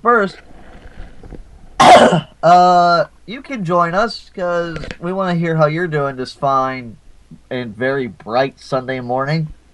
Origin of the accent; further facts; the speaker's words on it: the South, United States; Maybe it's because I am from the South, but yeah, I love iced tea as well.